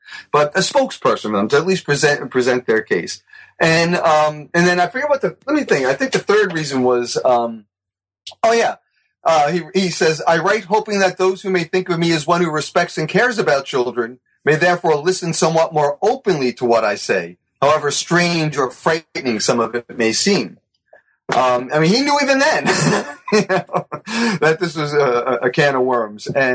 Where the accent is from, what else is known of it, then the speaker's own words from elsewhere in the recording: Bronx, New York, United States; I'm 58. And so I grew up in the 60s and 70s. And you go out in the sidewalk, street any day. I grew up in the Bronx.